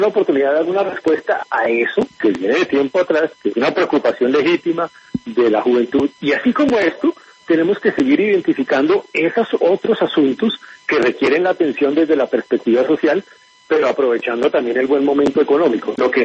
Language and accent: Spanish; Colombia